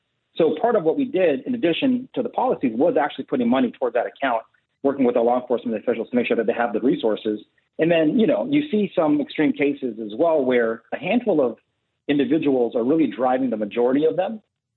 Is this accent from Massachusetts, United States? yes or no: no; Seattle, Washington, United States; Well, I'm from Seattle.